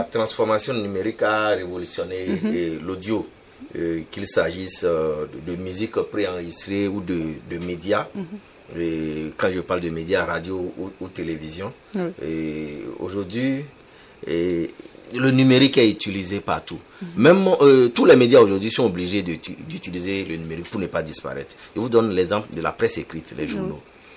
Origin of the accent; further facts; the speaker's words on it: Benin; il y a une appréhension du numérique, surtout chez nous au Bénin.